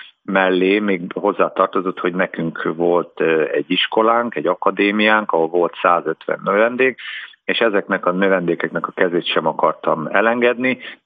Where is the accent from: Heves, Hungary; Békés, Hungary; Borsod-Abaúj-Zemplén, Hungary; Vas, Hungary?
Borsod-Abaúj-Zemplén, Hungary; Cigánd; also born or lived in Budapest; amikor az ember befejezte a gyerekként Cigándon a gyermektánccsapatot, akkor onnan továbbment a balettintézetbe, majd 4 év után továbbment a Honvéd együttesbe